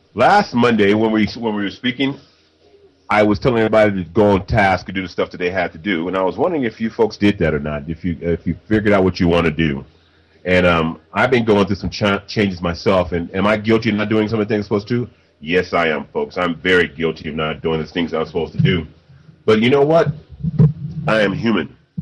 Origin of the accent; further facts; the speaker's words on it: Los Angeles, California, United States; We grew up together in Los Angeles, California.